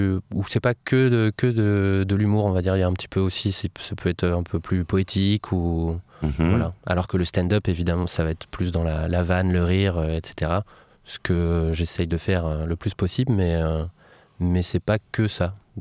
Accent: Nantes, Pays de la Loire, France; Et c'est là que je suis né, j'ai grandi à Nantes, donc je suis très heureux de retourner jouer là-bas

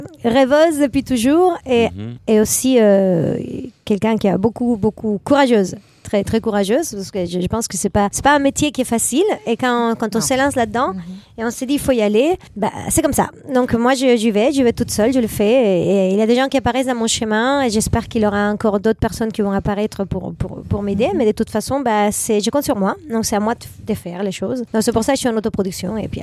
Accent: Venezuela; French is a second language; moved away as an adult; now in France; Et voilà, j'ai quitté le Venezuela en me disant je veux, mon rêve c'est de venir en France et faire mon métier.

